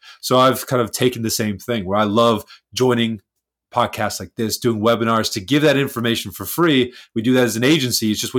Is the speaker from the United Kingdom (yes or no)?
yes; Birmingham, West Midlands, United Kingdom; born there; also born or lived in Southern California; I was born in Birmingham, moved over to Southern California, and now I'm back. So I'm essentially coming back to discover my roots.